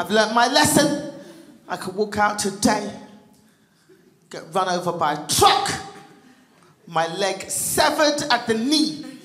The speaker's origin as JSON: {"language": "English", "region": "England", "country": "United Kingdom", "lives_now": "United States", "said": "I'm from England, people."}